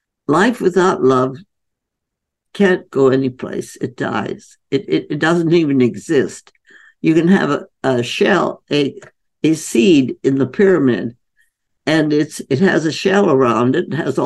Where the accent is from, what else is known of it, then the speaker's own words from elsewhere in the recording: India; I was growing up in India.